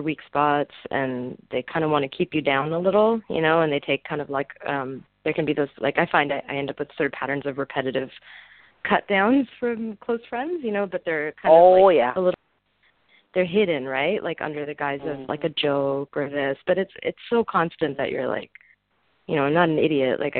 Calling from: California, United States; I'm calling from California.

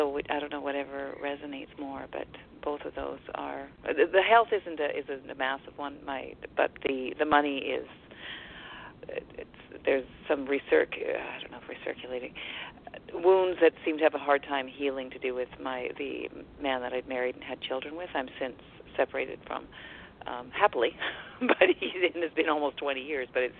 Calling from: Abbotsford, British Columbia, Canada; Vancouver area. I'm in Abbotsford, British Columbia.

